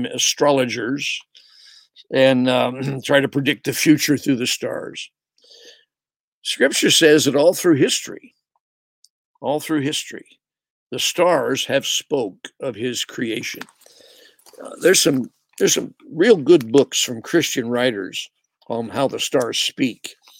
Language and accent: English; California, United States; born there; I was born in California, and there's some spots on earth that are really nice.